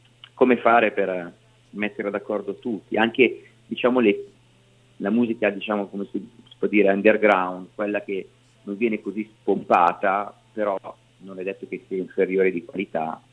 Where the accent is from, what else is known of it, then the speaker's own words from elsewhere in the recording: Salice Terme, Lombardy, Italy; dalle mie parti, il 24 aprile all'Irish Club di Salice Terme in provincia di Pavia